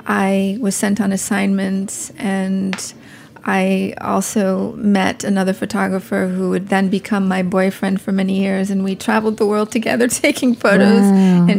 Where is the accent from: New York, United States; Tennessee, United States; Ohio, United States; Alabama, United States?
New York, United States; New York City; But technically, I'm from New York City.